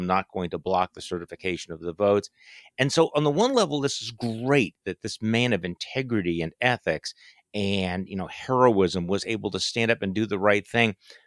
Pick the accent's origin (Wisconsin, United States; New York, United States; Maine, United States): Wisconsin, United States; So there was a lawsuit filed yesterday in Wisconsin, my home state